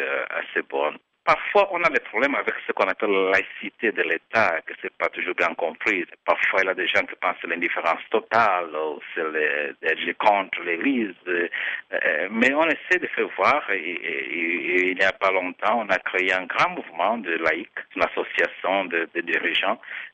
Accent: Angola; c'est la fête pour tout le peuple et c'est chez nous en Angola.

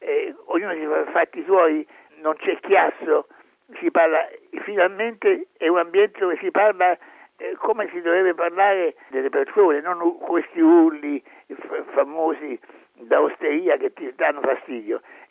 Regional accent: Rome, Lazio, Italy; No, io non sono un provinciale, sono un romano

